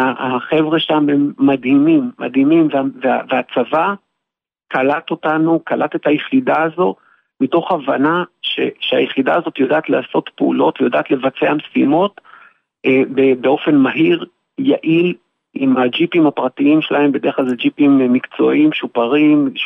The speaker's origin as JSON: {"language": "Hebrew", "town": "Sderot", "region": "Southern District", "country": "Israel", "tie": "born or raised there", "lives_now": "Ra'anana, Israel", "said": "אנחנו מרעננה, ואני במקור מסדרות, גדלתי שם כל עד גיל 20 ועד גיל 20"}